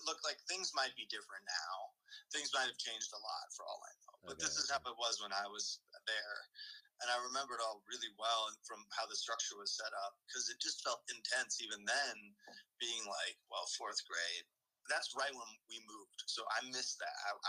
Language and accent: English; Germany; It was a huge, huge piece of my life growing up in Germany.